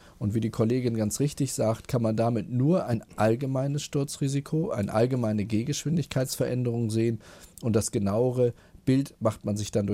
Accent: Bad Schwartau, Schleswig-Holstein, Germany; dass Sie aus meiner Heimatstadt Schwartau anrufen.

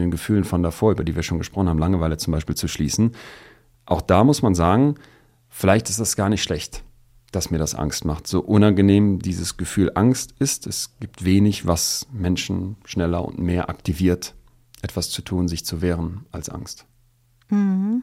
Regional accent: Solingen, North Rhine-Westphalia, Germany; Ich bin in Solingen groß geworden, das ist ja auch eine Stadt mit einer diesbezüglich sehr besonderen Geschichte.

